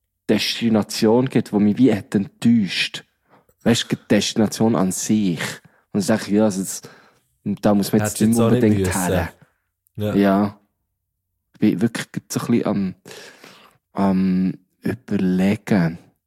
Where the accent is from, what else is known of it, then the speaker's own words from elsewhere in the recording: Thun, Bern, Switzerland; Und das, meine Heimatstadt. Wie schön.